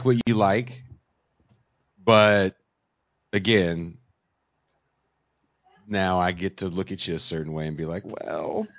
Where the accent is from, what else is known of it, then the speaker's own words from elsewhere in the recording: West Coast, United States; And Richmond, Virginia is very different than where I grew up in the West Coast